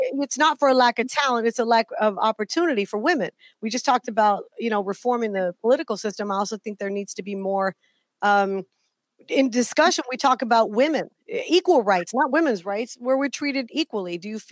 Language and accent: English; the South, United States; a long time ago, I grew up in the South, and I would hear that term a lot, like in our neighborhood and stuff.